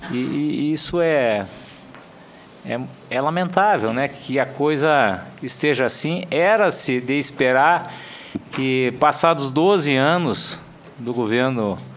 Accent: Rio Grande do Sul, Brazil; todos nós que somos lá do Rio Grande do Sul, né?

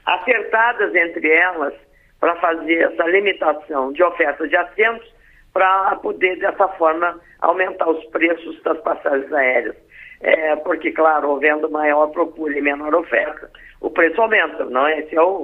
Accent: Rio Grande do Sul, Brazil; nós, gaúchos, né, nascemos lá

